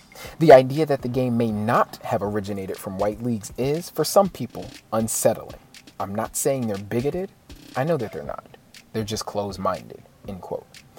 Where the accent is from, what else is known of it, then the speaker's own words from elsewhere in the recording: Florida, United States; Ocala, Florida, my home state, not my home city, but my home state